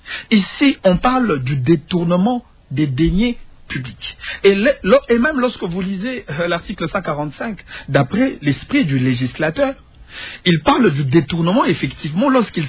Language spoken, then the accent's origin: French; DR Congo; Je suis un Congolais, l'argent qui a été détourné, si oui, c'est l'argent du peuple congolais.